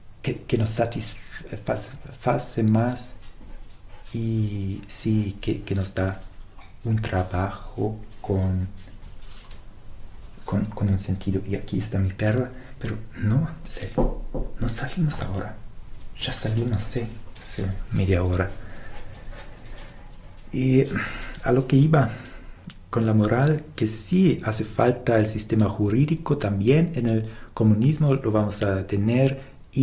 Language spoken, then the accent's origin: Spanish; Germany; Spanish is a second language; también es mi batalla porque soy alemán, me va así.